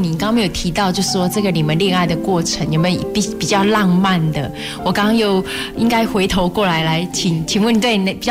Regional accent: China; 我们中国人

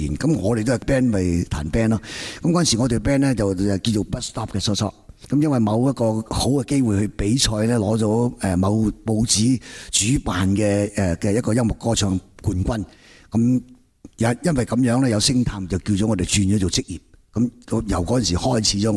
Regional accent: Chaozhou, Guangdong, China; 咁又點解咧？因為我鄉下，因為我係潮州人啦，咁所以用潮州話讀個名咧

